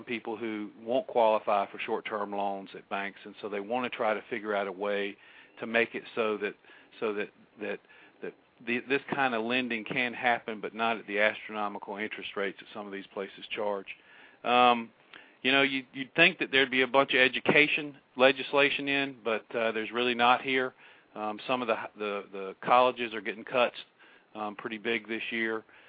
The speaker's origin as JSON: {"language": "English", "region": "Georgia", "country": "United States", "tie": "born or raised there", "said": "I grew up in Georgia, and I just don't remember I remember we had a whole bunch of tests when I was a kid in school"}